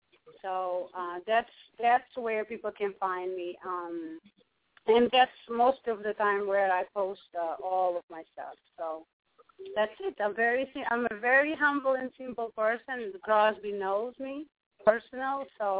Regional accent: Portugal; English is a second language; moved away; But I came from Portugal, and I was never able to do something like this.

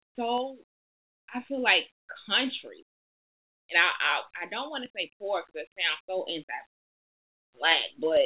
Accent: Memphis, Tennessee, United States; also born or lived in Chicago; I was born in Chicago and left and went to Memphis.

